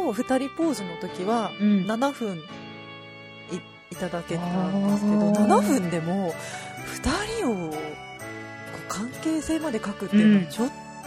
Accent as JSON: {"language": "Japanese", "region": "Gifu", "country": "Japan", "tie": "born or raised there", "said": "でも、まあ、地元私は岐阜ですけれどもね"}